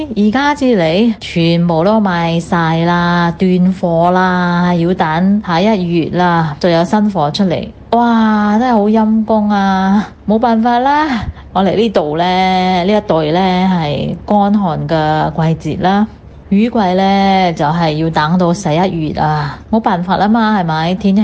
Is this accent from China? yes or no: no; Singapore; 各位哥哥姐姐你们好，我是新加坡的